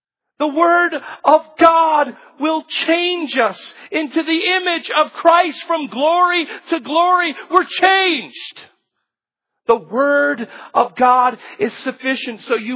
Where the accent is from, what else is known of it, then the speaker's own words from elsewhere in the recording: Chicago, Illinois, United States; And I'm from Chicago. And if you haven't noticed, there are not very many mountains.